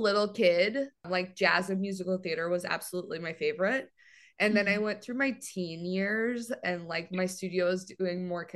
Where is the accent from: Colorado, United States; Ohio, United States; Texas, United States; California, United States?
Colorado, United States; Colorado Springs; I grew up in Colorado. I lived a couple places before that, but my memorable history happened in Colorado. Grew up in Colorado Springs and was kind of always dancing.